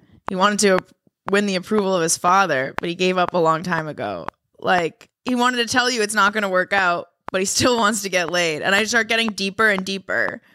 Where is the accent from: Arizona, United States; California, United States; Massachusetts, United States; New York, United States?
Massachusetts, United States; Boston; born there; So I was like, oh, I was born in Boston. And every time I tell people that they're confused... Because they're like, you don't sound like you're from Boston.